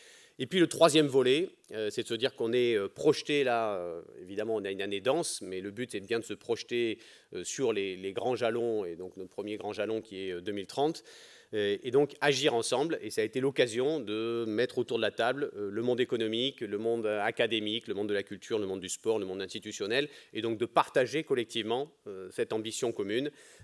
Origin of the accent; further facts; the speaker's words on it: Pyrenees, France; puisque vous savez que je viens des Pyrénées